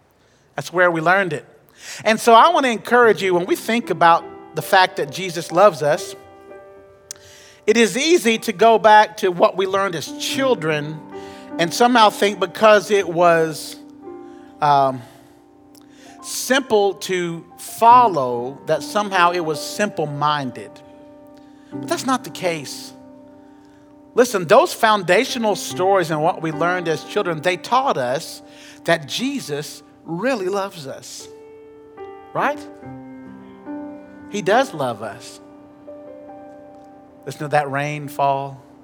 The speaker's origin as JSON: {"language": "English", "town": "Huntsville", "region": "Alabama", "country": "United States", "tie": "born or raised there", "said": "I grew up in Huntsville at Jackson Way Baptist Church"}